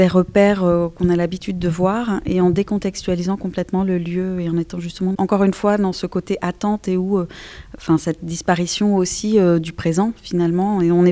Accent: France; Être trop distante en tant que Française

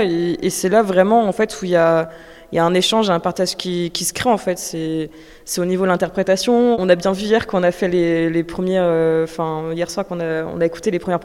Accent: Nantes, Pays de la Loire, France; et je viens de Nantes.

